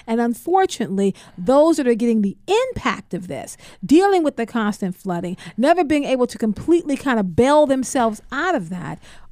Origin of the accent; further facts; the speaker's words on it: South Carolina, United States; I'm from South Carolina, my people.